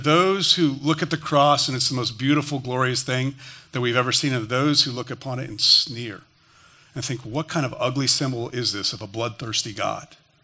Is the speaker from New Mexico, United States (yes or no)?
yes; Albuquerque, New Mexico, United States; I was serving with a pastor in Albuquerque, New Mexico, my hometown.